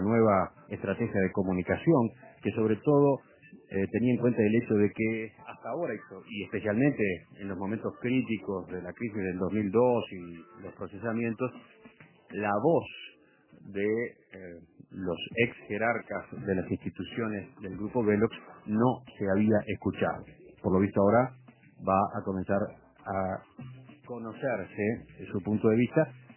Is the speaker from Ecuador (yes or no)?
no; Uruguay; Nos produce pudor como uruguayos